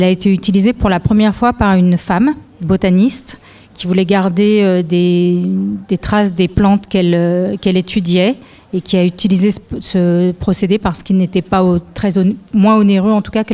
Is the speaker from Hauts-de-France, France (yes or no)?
no; Paris, Île-de-France, France; De loin, je viens de Paris.